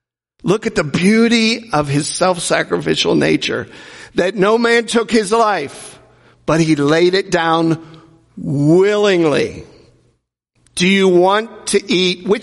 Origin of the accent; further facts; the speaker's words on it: Cleveland, Ohio, United States; born there; Did I have a choice that I was born in Cleveland, Ohio, baby? The Browns.